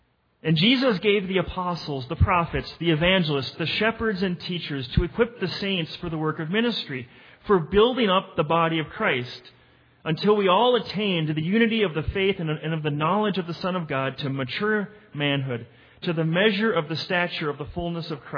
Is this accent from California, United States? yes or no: no; Mound, Minnesota, United States; As you know, as some of you know, I'm from Mound, Minnesota. It's the west side of Lake Minnetonka, west of Minneapolis.